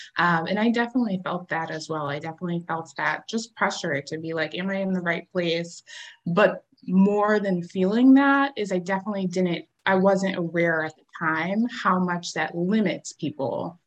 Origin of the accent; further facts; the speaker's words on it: United States; my parents moved here from Haiti, and I grew up in the States